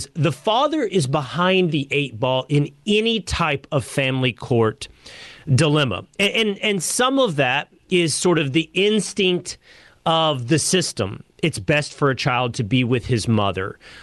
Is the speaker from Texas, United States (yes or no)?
yes; Texas, United States; I grew up small town in Texas.